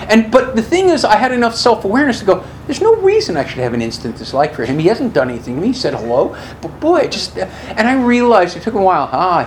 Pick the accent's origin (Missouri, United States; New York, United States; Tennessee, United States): New York, United States; You know, again, I come from New York, and I kept from this alcoholic family